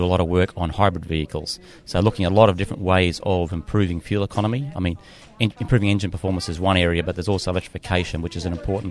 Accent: Australia; now in Michigan, United States; Well, I'm an Australian on walkabout at the moment. I'm in Michigan, but I started in Australia

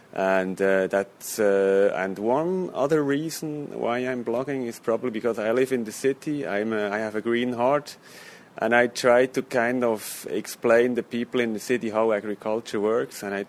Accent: Switzerland; I'm from Switzerland, based in Zurich, 45 years old.

